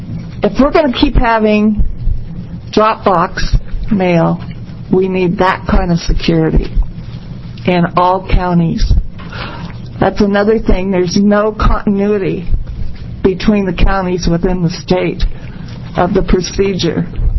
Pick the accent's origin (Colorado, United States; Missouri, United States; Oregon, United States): Oregon, United States; Hillsboro; I'm from Hillsboro, Oregon.